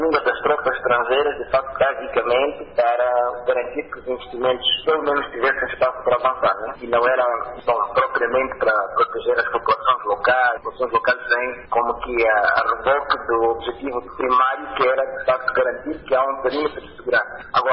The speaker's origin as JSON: {"language": "Portuguese", "country": "Mozambique", "said": "Para nós, como moçambicanos"}